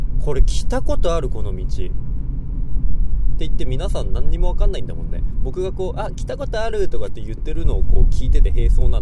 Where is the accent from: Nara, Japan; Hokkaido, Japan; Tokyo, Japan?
Hokkaido, Japan; Sapporo; 札幌のね、中学校出身なんですけど